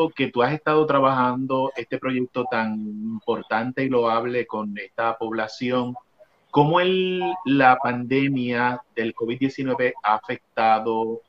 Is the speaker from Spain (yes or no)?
no; Puerto Rico; como puertorriqueño, quiero darte las gracias por encaminarnos hacia un mejor Puerto Rico